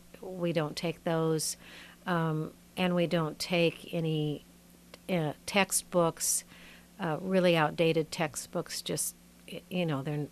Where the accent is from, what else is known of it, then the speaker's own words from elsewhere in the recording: Sioux City, Iowa, United States; I grew up in Sioux City, and it was a long walk to the library, but it was an old building this old stone building that looked kind of like a castle to me.